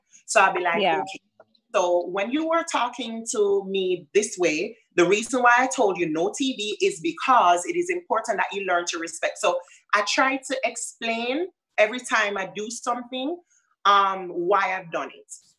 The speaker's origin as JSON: {"language": "English", "country": "Jamaica", "said": "And I have to say, you know, as a Jamaican parent, I have to say, listen, bring it back down a notch."}